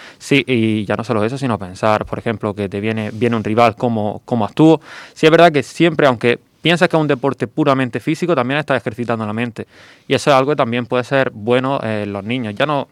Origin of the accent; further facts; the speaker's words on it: Almería, Andalusia, Spain; De Almería Capital.